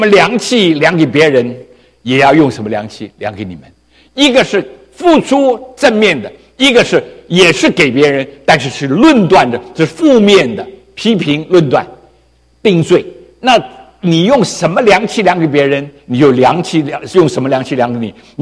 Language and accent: Chinese; China; 我们在中国多几十年都是无神教育，我们相信无神论